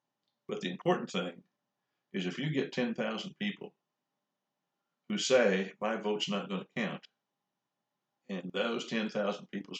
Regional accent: Illinois, United States; One reason is I grew up in Southern Illinois, and in 1952, the Democrat candidate for president was going to be Adlai Stevenson, who was our governor.

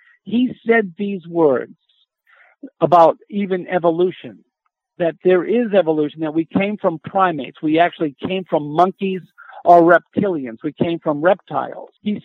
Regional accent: United States; I mean, I am an American through and through.

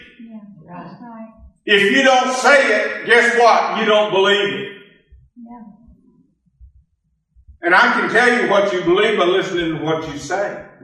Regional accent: Fort Worth, Texas, United States; even though I grew up in Fort Worth, Texas, I took a church in Nashville, Tennessee

